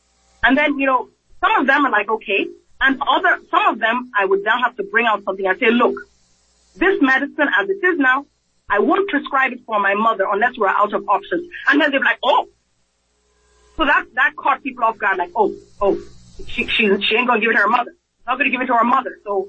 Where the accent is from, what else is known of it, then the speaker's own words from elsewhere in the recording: Nigeria; also born or lived in England; now in United States; I grew up in Nigeria, I was born in England, I grew up in Nigeria, and I came to the U.S.